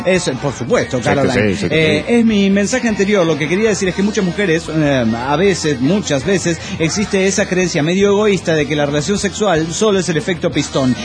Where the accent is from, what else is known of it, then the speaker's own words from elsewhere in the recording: Mexico City, Mexico; now in San Felipe del Progreso, Mexico; yo crecí en el DF mexicano y escuchaba tamales oaxaqueños, la campanita de los helados